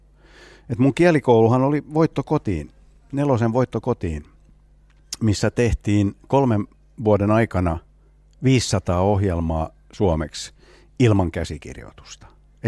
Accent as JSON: {"language": "Finnish", "town": "Ekenäs", "region": "Uusimaa", "country": "Finland", "tie": "born or raised there", "second_language": "Finnish", "lives_now": "Helsinki, Finland", "said": "Mä oon tosiaan Tammisaaresta kotoisin, eikä suomen kieli ollut niin kuin osana mun elämää missään määrin."}